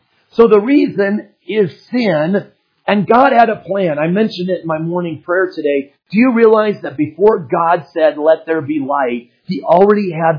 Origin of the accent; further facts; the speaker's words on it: Phoenix, Arizona, United States; And I will say compared to what we grew up with in the Phoenix area, a lot more people in that area put lights on their homes.